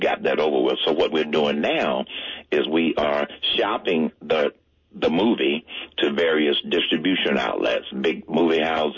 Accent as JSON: {"language": "English", "town": "Atlanta", "region": "Georgia", "country": "United States", "tie": "born or raised there", "said": "When I grew up in Atlanta, and I became a C-E-O."}